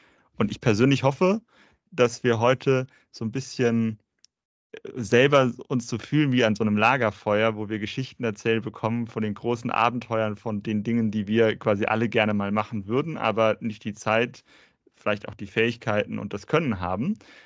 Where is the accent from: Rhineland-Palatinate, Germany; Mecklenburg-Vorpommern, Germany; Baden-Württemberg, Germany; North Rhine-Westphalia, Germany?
Rhineland-Palatinate, Germany; ich komme selber aus der Pfalz und habe da das Klettern gelernt.